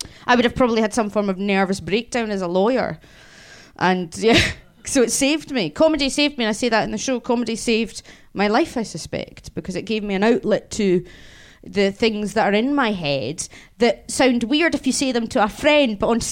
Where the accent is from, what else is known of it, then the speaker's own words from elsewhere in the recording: Scotland, United Kingdom; Yes, labelled as a Scot, sometimes a benefit because there are regional boxes that need to be ticked.